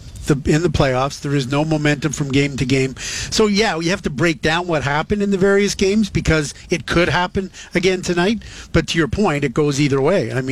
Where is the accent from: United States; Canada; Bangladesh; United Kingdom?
Canada; Toronto, Ontario; I mean, I was born and raised in Toronto.